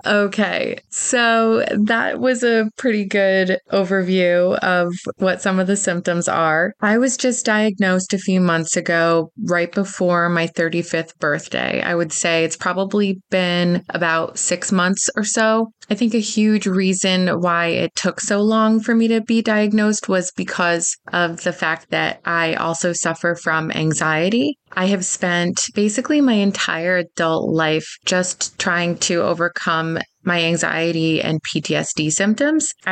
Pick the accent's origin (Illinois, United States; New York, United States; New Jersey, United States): New Jersey, United States; Soy Boricua. Both of my parents are Puerto Rican. I was born in Harlem, but I grew up in North Jersey.